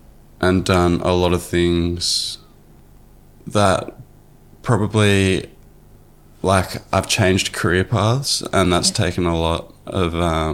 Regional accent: Coogee, New South Wales, Australia; born there; also born or lived in North Shore; I was in Coogee, but then moved to the North Shore and then back.

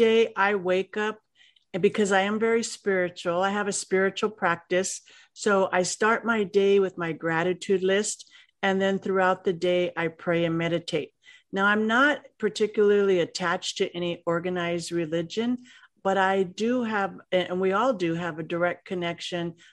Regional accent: Los Angeles, California, United States; So growing up in Los Angeles wasn't easy. I came from a divorced family, and my mom really struggled.

